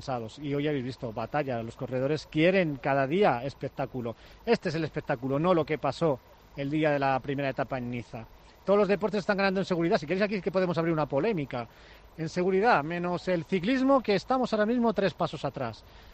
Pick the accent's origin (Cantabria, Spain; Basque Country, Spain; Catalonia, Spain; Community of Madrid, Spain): Community of Madrid, Spain; si me pongo aquí un poco castizo, ¿no?, que soy madrileño